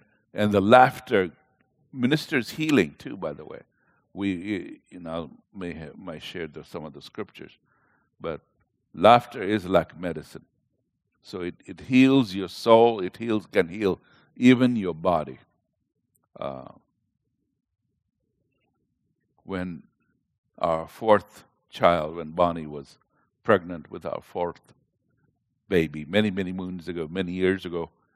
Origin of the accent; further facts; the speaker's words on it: Kenya; born there; moved away; I was born in Kenya, Africa, and Somalia is just north of us.